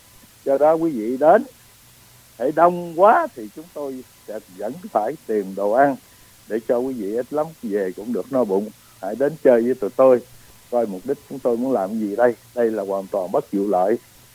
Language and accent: Vietnamese; Southern Vietnam, Vietnam; tôi nhất là tôi là dân Nam Kỳ đó vậy Tấn.